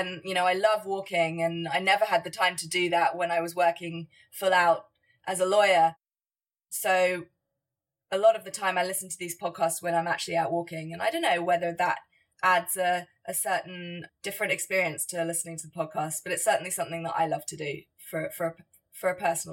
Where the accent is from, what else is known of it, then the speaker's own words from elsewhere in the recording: London, United Kingdom; I am from London. I live here in London.